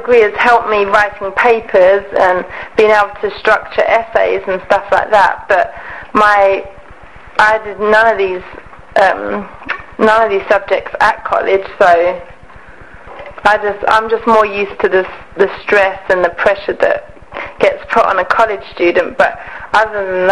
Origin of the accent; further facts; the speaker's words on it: England, United Kingdom; my accent and the fact that I'm from England